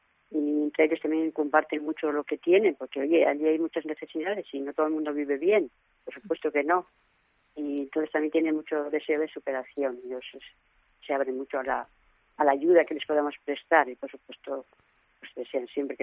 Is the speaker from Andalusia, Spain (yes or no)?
no; Castile and León, Spain; born there; Yo soy de Asila de la Valdavia.